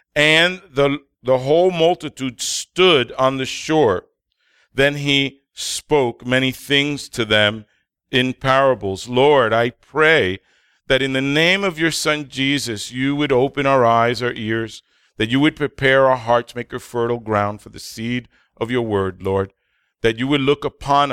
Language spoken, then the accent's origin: English; New York City, New York, United States; Well, I am from the East Coast. I am a New Yorker. I worked in New York. I grew up in the Bronx, right across the street from the famous temple, Yankee Stadium.